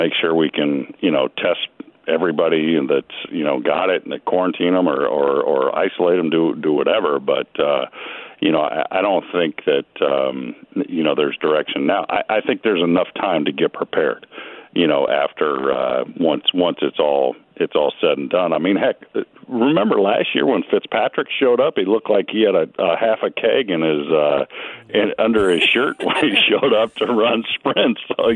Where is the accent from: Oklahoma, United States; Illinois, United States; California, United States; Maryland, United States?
California, United States; where I grew up in California, I mean, they did it, God, I think a lot longer than we have